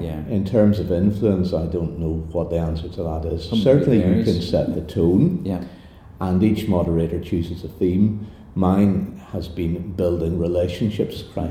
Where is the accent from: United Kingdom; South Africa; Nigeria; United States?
United Kingdom; Omagh, Northern Ireland; born and brought up in Oma, the county town.